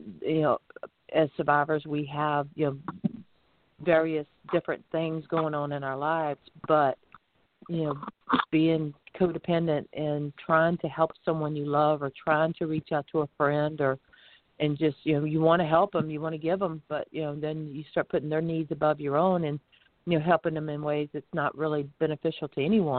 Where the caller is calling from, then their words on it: Florida, United States; And, of course, I'm calling in from Florida.